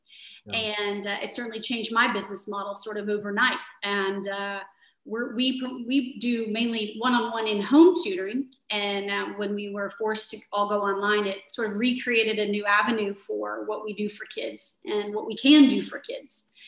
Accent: Houston, Texas, United States; I am from Houston. I went to Klein High School over on the north side

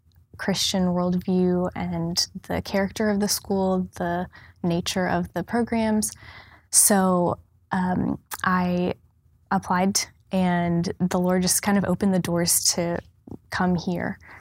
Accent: Houston, Texas, United States; I was homeschooled, and I'm born and raised in Houston. I live in Sugar Land with my family

